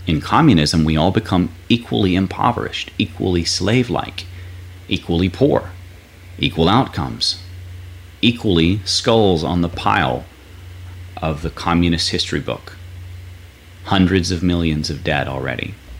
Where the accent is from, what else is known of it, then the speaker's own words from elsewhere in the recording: United States; But I was able to do that because I grew up in America, in a free country